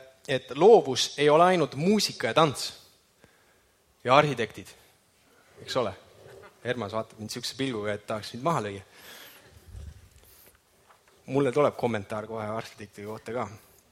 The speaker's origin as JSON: {"language": "Estonian", "town": "Viljandi", "region": "Viljandi County", "country": "Estonia", "tie": "born or raised there", "said": "See oli mu kodulinn, seal ma kasvasin ülesse."}